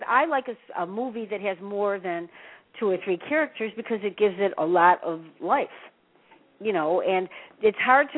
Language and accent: English; Chicago, Illinois, United States; I'm from Chicago, so that could be, too